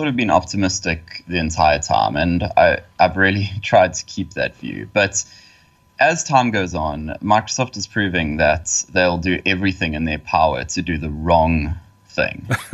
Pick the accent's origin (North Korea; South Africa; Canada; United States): South Africa; Estcourt, KwaZulu-Natal; I'm in the Musgrave area. I was born in a tiny town called Escort.